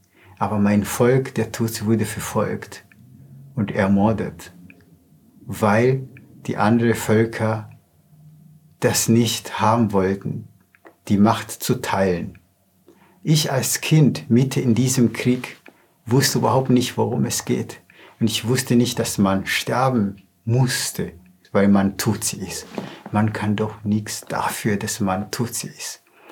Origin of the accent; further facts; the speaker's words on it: Rwanda; Ich bin in Ruanda geboren und aufgewachsen mit 9 Geschwistern. Mein Papa war Pastor in Ruanda von einer kleinen Gemeinde.